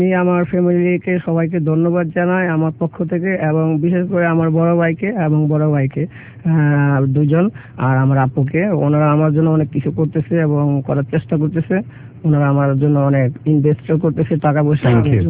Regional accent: Narsingdi, Dhaka Division, Bangladesh; আমি স্বল্পমেয়াদি দৃষ্টি প্রতিবন্ধী ব্যক্তি। আমার বাড়ি নরসিংদী থানা, মনোহরজি থানা।

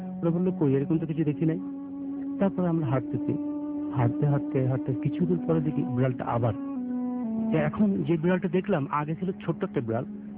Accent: Jessore, Khulna Division, Bangladesh; now in Dhaka, Bangladesh; আমি যশোরে, আমার বাড়ি যশোরে শাসা থানা, আর গ্রামের নাম লক্ষণপুর।

